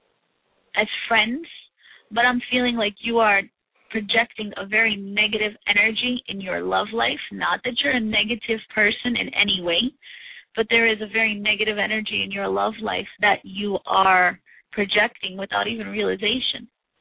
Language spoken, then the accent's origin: English; Newport, Rhode Island, United States; I grew up in Newport, Rhode Island. How are things back there?